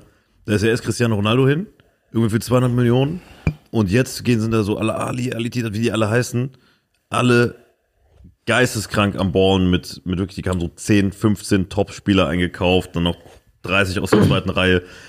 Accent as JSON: {"language": "German", "region": "Saarland", "country": "Germany", "tie": "born or raised there", "said": "mein Kaff, Alter, mein Dorf, wo ich aufgewachsen bin im Saarland, würde ich direkt zurückgehen."}